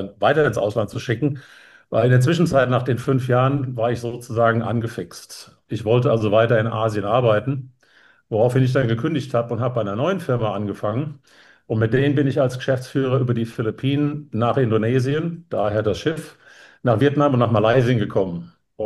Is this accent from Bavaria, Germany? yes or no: no; Frankfurt, Hesse, Germany; Ich komme eigentlich aus der Frankfurter Gegend, also Frankfurt am Main.